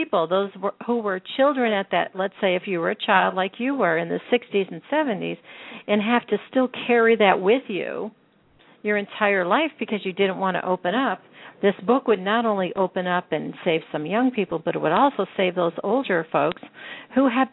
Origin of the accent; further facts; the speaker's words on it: Northeast, United States; I mean, I grew up in the Northeast.